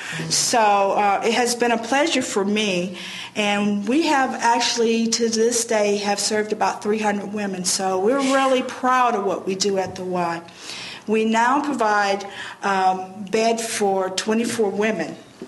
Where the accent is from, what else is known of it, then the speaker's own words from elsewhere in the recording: the South, United States; that old saying, I'm from the South, the old saying